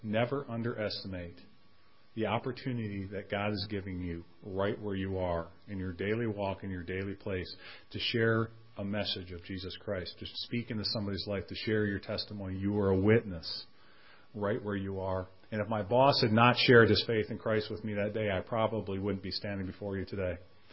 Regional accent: Fenton, Michigan, United States; But I grew up in Fenton. I grew up there, graduated high school in 1985.

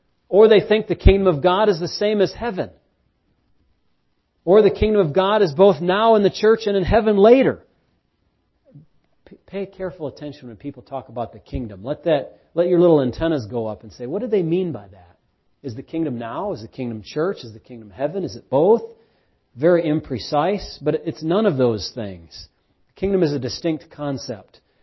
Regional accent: United States; part of my identity is I'm an American.

